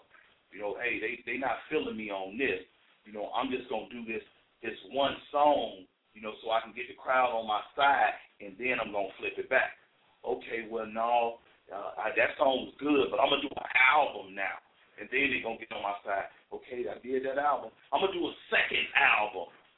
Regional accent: Chicago, Illinois, United States; now in Atlanta, United States; I'm from Chicago. I'm out here in Atlanta.

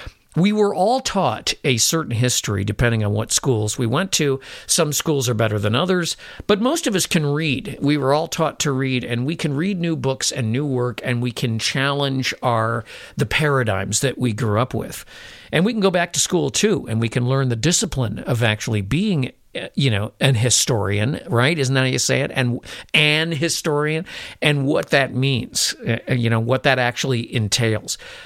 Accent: Illinois, United States; I was raised in Illinois, and we were taught that Abe Lincoln was the great emancipator

